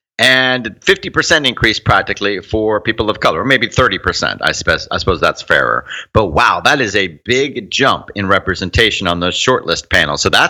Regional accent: Florida, United States; I'm from South Florida.

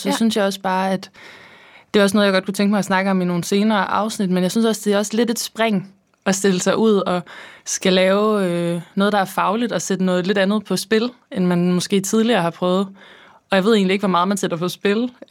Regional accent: Region of Southern Denmark, Denmark; accent: Funen; jeg er stolt fynbo

